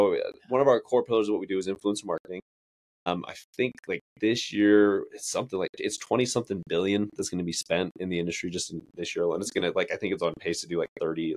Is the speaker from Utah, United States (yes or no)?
yes; Sandy, Utah, United States; Like I'm a born and raised Utah boy.